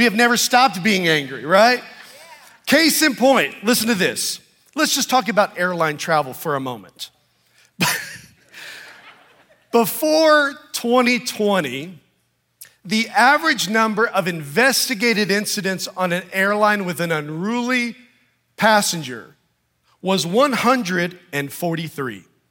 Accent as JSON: {"language": "English", "region": "Texas", "country": "United States", "tie": "born or raised there", "said": "I grew up in Central Texas, and the holy grail of all trees was a live oak tree."}